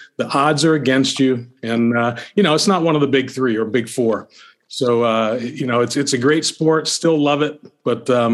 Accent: Severn, Maryland, United States; also born or lived in Columbia, Maryland; Yeah, I grew up in Severn, which is in Anne Arundel County. And then I spent many years in Columbia, Maryland.

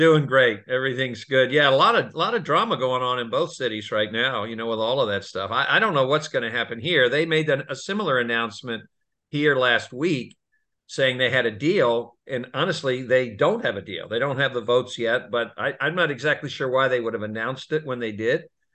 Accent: Alexandria, Virginia, United States; But I grew up in Alexandria, Virginia, across the Potomac River.

